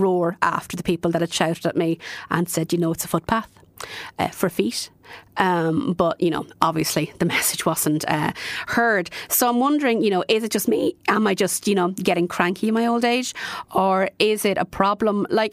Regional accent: Tullamore, Offaly, Ireland; I grew up in Tullamore. I cycled to school when I was in primary school every day and I loved it.

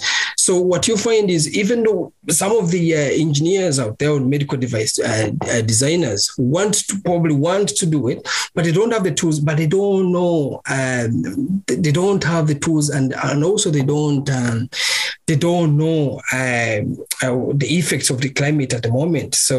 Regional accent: Uganda; I'm originally from Uganda. It's a small East African country.

